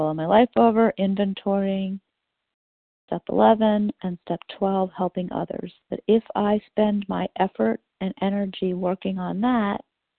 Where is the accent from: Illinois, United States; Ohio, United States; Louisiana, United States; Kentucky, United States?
Louisiana, United States; New Orleans; I'm just so excited to tell you that I was from New Orleans and to thank people.